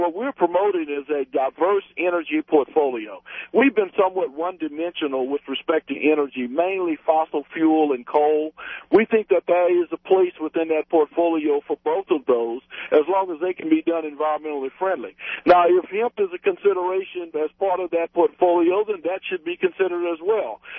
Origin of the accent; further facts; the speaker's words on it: Louisiana, United States; I'm from Louisiana, and we're seeing more ethanol plants being built in Louisiana because of the sugarcane availability